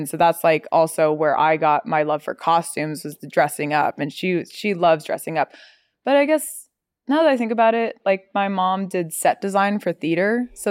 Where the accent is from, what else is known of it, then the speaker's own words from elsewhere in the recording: Washington, United States; born there; the rest of my family all was born in Southern California and I was born in Washington.